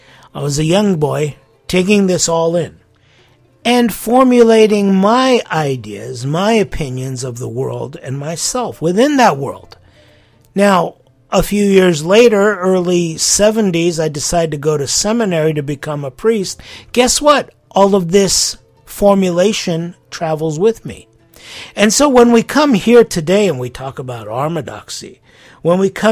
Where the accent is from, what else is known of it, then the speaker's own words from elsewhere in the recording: United States; growing up in the United States, not only the assassination of the president